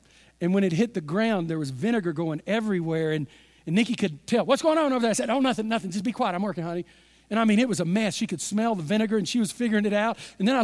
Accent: Texas, United States; you got to understand, I'm from East Texas, and I'm strong.

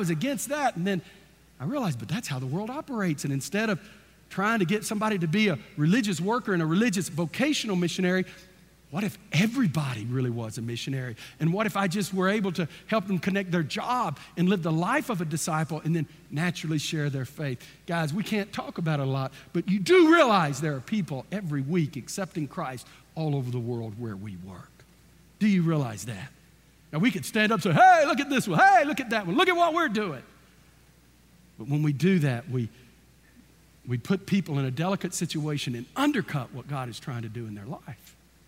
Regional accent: Texas, United States; Just give me another month because I'm from Texas and I'm a real man.

